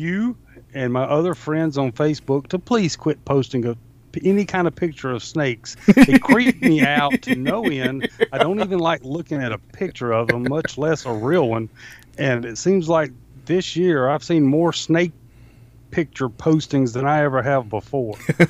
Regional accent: the South, United States; I think growing up in the South like I did, that's just kind of part of growing up in the South, is the woods and hunting and killing snakes and all that stuff.

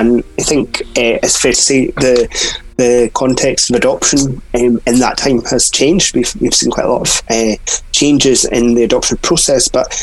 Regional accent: Inverness, Scotland, United Kingdom; born there; So I was born in April 1992, up in a place called Inverness, which is in the north of Scotland, not as far north as you can go, but quite north. It's quite cold and wet up there.

